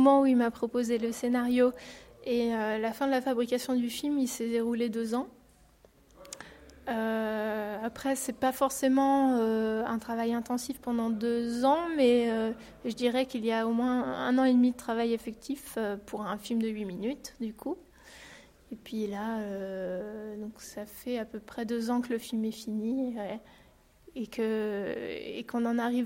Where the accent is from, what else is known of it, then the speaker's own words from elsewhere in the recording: Lyon, Auvergne-Rhône-Alpes, France; moved away as an adult; Alors non, en fait, je suis de Lyon à la base. Donc voilà. Et puis après, je suis montée dans le Nord pour les études